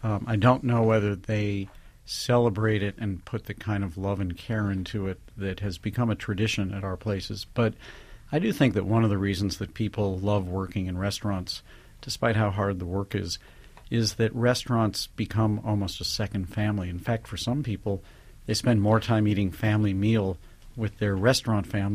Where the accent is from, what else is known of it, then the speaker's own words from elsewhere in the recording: St. Louis, Missouri, United States; Then I made them my grandmother's recipe for barbecued ribs, which I grew up on in St. Louis.